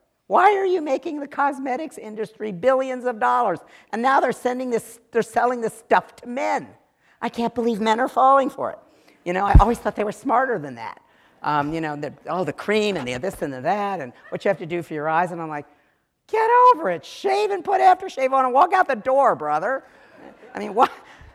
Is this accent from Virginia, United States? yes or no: yes; Virginia, United States; Look, I'm from Virginia. I want to have fun.